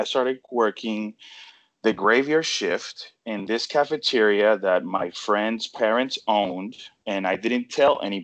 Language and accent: English; Puerto Rico; And so I can say that born and raised in Puerto Rico, right? I went to culinary school in North Miami, Florida.